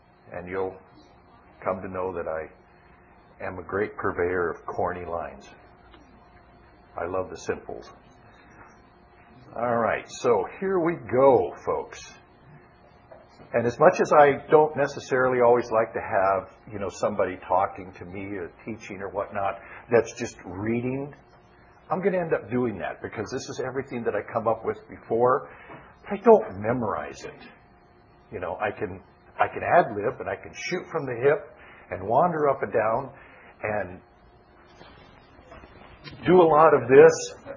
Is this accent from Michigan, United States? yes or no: no; Phoenix, Arizona, United States; You know, Phil and I, we're out from Phoenix, where it's very hot today.